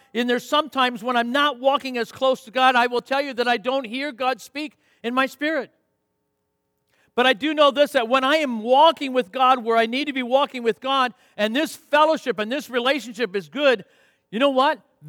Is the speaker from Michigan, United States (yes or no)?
yes; Saginaw, Michigan, United States; the reason we moved back to the Michigan, and I'm from Saginaw originally